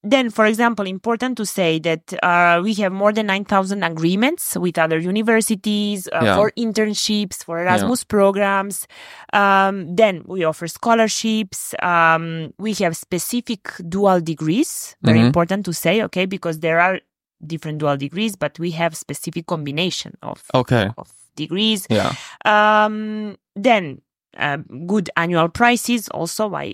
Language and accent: English; Belgrade, Serbia; moved away as an adult; So, I'm from Serbia, from Belgrade. I have been living here for 13 years now. I studied languages, I studied philology in Belgrade, then I came here to do my master studies